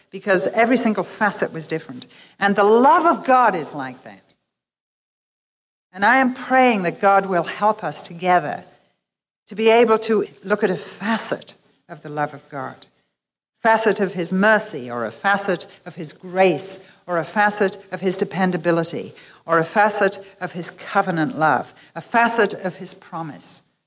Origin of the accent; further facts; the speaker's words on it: England, United Kingdom; We'd never done it before, even though we're English.